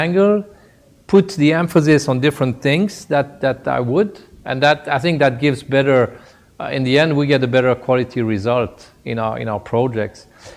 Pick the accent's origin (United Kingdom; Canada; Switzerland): Switzerland; I come from Switzerland, which is a country which has four official languages, and I would say four cultures.